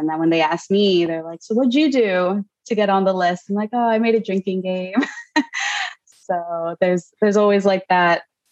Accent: New York City, New York, United States; but I was born and raised in Queens in Jackson Heights. Yeah. So I definitely came from like that Latino background, but there's more to that story.

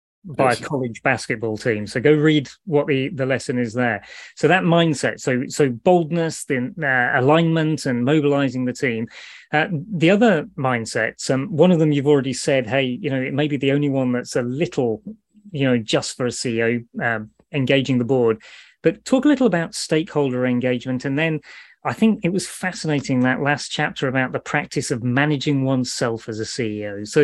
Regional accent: England, United Kingdom; Unfortunately, I'm English and we have no English cricket stars

